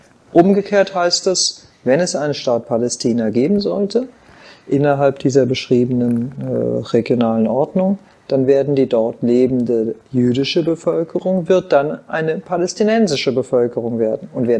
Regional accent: Germany; Ich nehme Deutschland wahr als das Land, das, in dem ich geboren bin, dessen Pass ich habe, das meine Heimat ist. Ich bin Deutsche. Aber eine Heimat, die eine komplizierte sein muss, wie für alle, die eine jüdische Geschichte haben.

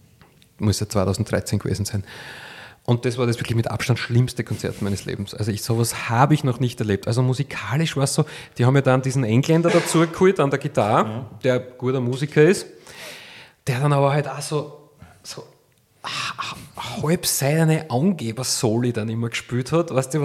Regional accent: Styria, Austria; Und ich komme aus der Oststeiermark

